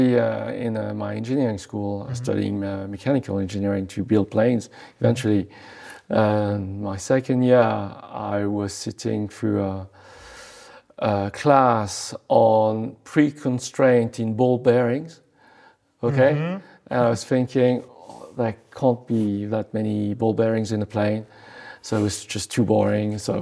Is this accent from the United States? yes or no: no; France; English is a second language; now in London, United Kingdom; I live in London, but I'm French.